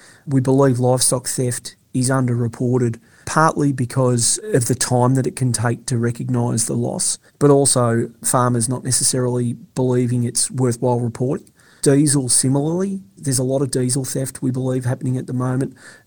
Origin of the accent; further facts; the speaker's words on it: Swan Hill, Victoria, Australia; moved away as an adult; Yeah, so I grew up in the Mallee, grew up in Swan Hill till I was about 22 before I left. Lived in town, wasn't on the land myself